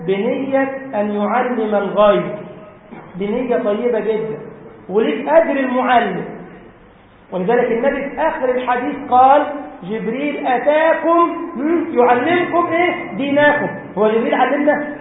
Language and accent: Arabic; Giza, Giza Governorate, Egypt; وانا من الجيزه هنا